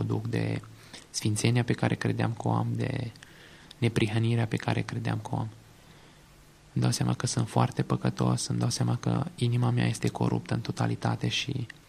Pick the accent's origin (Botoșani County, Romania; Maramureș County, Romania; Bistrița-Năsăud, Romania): Bistrița-Năsăud, Romania; Eu sunt originar din Bistrița Năsăud, din județul Bistrița Năsăud, și pentru mine ar fi fost mult mai aproape să merg la facultate la Cluj.